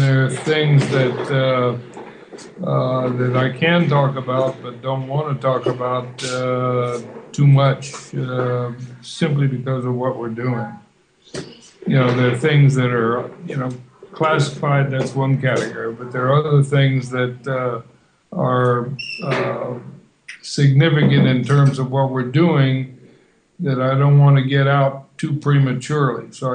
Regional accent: Fort Sill, Oklahoma, United States; born there; also born or lived in Philippines; And my life started started at Fort Sill, Oklahoma, which is where I was born. But 6 months later, I was in the Philippines because Dad was transferred

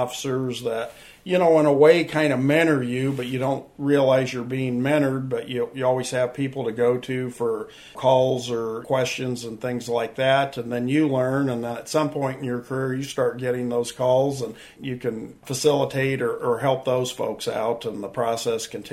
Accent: Stuart, Iowa, United States; because I grew up in Stuart, Iowa, and I was a 1980 graduate of Stuart Menlo.

